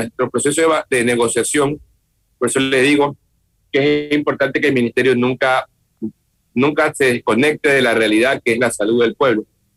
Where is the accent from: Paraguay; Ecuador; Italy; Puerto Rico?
Ecuador; en nuestra raza, que somos ecuatorianos